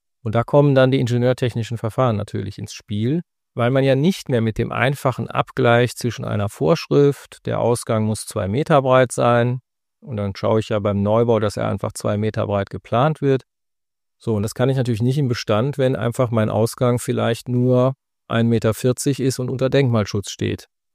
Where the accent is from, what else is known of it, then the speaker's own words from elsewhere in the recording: North Rhine-Westphalia, Germany; mein Heimatbundesland Nordrhein-Westfalen